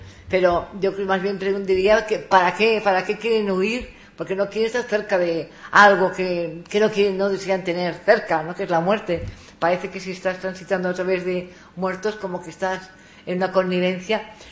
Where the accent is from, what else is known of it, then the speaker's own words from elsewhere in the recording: Andalusia, Spain; Y soy andaluza de pura cepa.